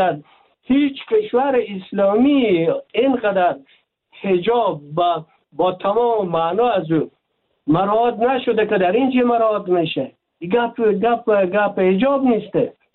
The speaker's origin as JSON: {"language": "Persian", "country": "Afghanistan", "said": "ما افغان هستیم"}